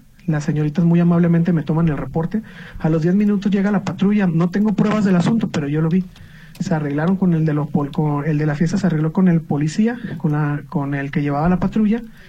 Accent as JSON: {"language": "Spanish", "town": "Guadalajara", "region": "Jalisco", "country": "Mexico", "said": "Soy del municipio de Guadalajara, muchas gracias."}